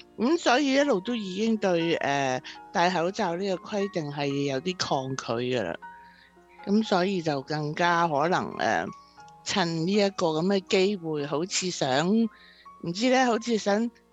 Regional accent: China; 尤其是我哋中國人去飲茶嗰啲地方咧

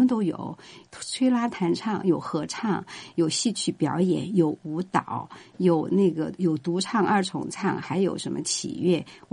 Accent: Chengdu, Sichuan, China; moved away as an adult; also born or lived in Japan; now in Seattle, United States; 我是成都人，四川成都的。就是我的职业呢以前在中国是做医生的，完了以后去了日本留了学，来了在日本留学完了以后就到美国

